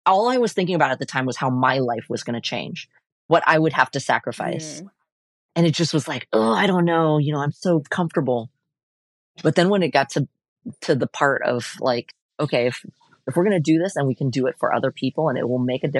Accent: Portland, Oregon, United States; Because I was born and raised here in Portland.

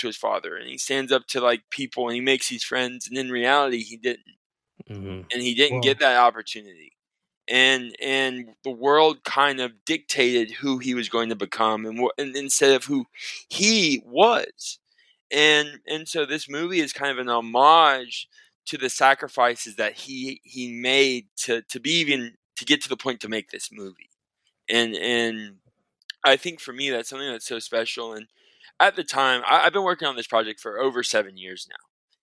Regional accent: Mississippi, United States; born there; I grew up between my dad's side's from Texas, my mom's side's from Louisiana, and I was born in Mississippi.

